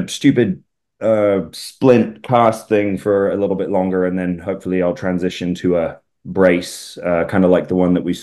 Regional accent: England, United Kingdom; accent: English; now in United States; I've been accused of my English accent eroding, which is definitely true at certain times. But I think people need to remember that I've been in the States now for, gosh, 14 years, crazy.

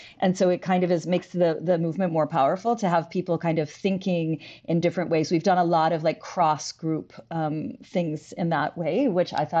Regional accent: Montreal, Quebec, Canada; I'm from Montreal. I work in what's called the Outremont riding, which is the federal riding.

